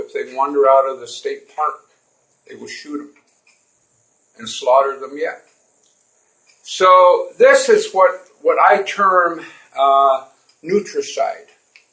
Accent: Wyoming, United States; The last remaining herd is in my home state of Wyoming in Yellowstone Park.

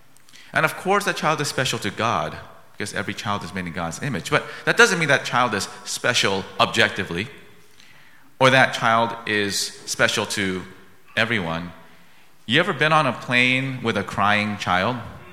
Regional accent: Minnesota, United States; but I was kind of being Minnesotan, just a bit more special than others

